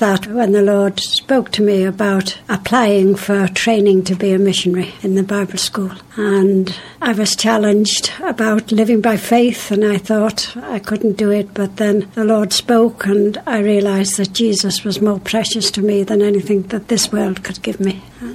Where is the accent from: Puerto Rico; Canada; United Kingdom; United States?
United Kingdom; Liverpool, North West England; now in Melling, United Kingdom; Oh, I am, yes. Born and bred in Liverpool.